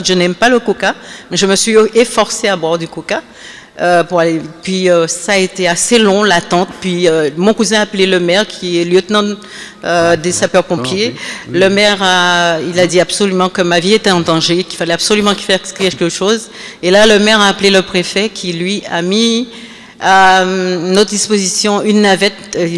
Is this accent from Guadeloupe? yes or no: yes; Terre-de-Bas, Guadeloupe; Je suis originaire des Saintes. Pour ceux qui sont de la Guadeloupe, ils savent un peu. Je suis de Terre de Bas.